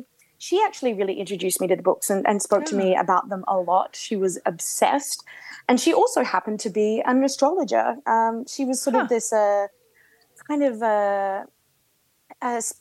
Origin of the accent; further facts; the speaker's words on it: Australia; I grew up in Australia